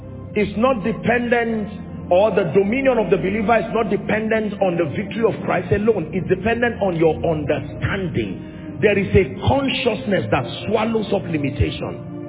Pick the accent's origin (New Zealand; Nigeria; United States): Nigeria; I am more than a Nigerian. As much as I'm proud of being a Nigerian, it is more than being a Nigerian, more than being an African